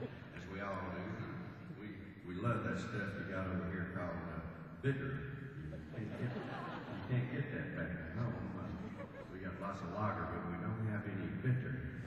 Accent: Atlanta, Texas, United States; Glenn D. Harden and I grew up together down in Atlanta, Texas.

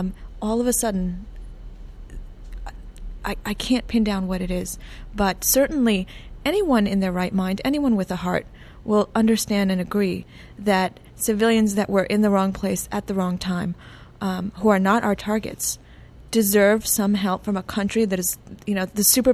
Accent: United States; As an American, I think, what are we doing?

